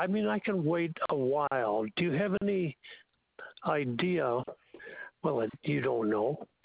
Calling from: Dubuque, Iowa, United States; I'm calling from Dubuque, Iowa.

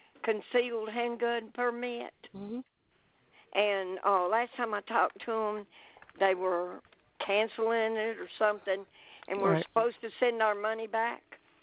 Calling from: Greenville, Mississippi, United States; I'm calling from Greenville, Mississippi. … I'm calling from Greenville, Mississippi.

